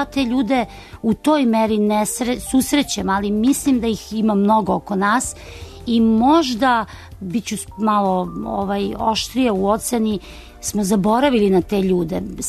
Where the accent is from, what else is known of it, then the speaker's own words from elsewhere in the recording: Belgrade, Serbia; Tu mogu da kažem da kao Beograđanka imam hendikep.